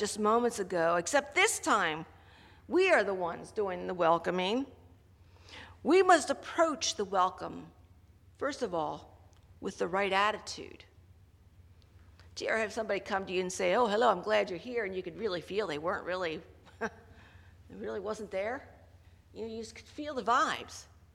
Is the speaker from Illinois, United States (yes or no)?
no; Lititz, Pennsylvania, United States; My hometown is Lititz. I grew up in Lititz Church of the Brethren, you know?